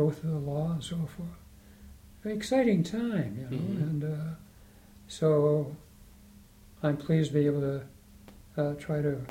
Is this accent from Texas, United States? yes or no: no; Helena, Montana, United States; I was born and raised in Helena, Montana. Graduated Catholic high school and Catholic grade school there.